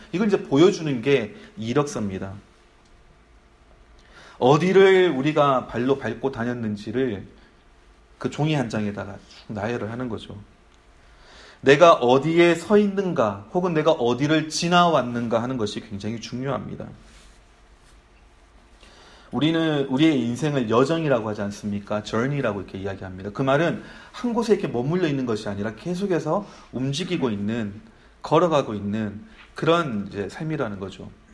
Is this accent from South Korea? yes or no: yes; South Korea; 한국에서 태어나고 또 살아가면서 가장 많이 듣게 되는 말 중에 하나가 줄을 잘 서야 된다라고 하는 그런 이제 말입니다.